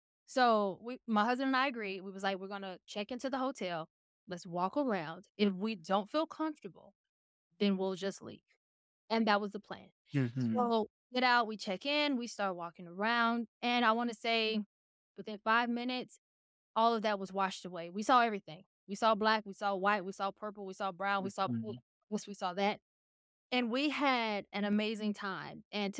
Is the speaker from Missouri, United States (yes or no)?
no; Chicago, Illinois, United States; So my background, I'm born and raised in Chicago.